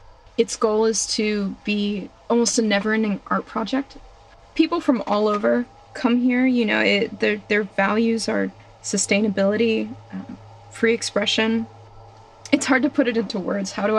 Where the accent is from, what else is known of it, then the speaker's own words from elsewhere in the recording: North Carolina, United States; I'm 21 and three quarters. I'm from Central North Carolina. I've grown up making art.